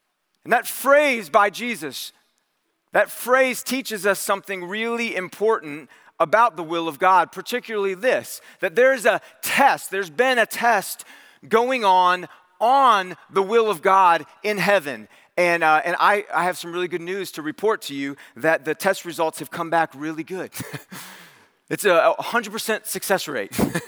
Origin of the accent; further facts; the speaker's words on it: Cleveland, Ohio, United States; Yeah, I can remember as a kid, I grew up in the 80s. I grew up in Cleveland, Ohio.